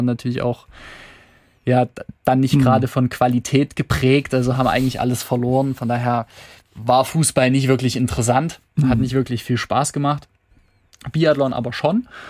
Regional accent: Saxony, Germany; Genau, im Osterzgebirge.

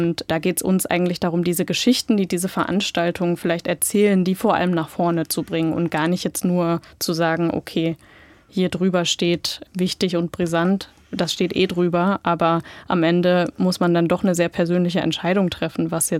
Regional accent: Halle, Saxony-Anhalt, Germany; Übrigens wieder eine Erinnerung an meine Jugend in Halle.

